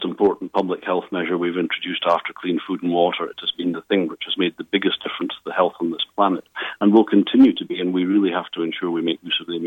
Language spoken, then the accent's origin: English; Scotland, United Kingdom; moved away; One of the nice things about being a Scot abroad is that you don't need to worry too much about the local politics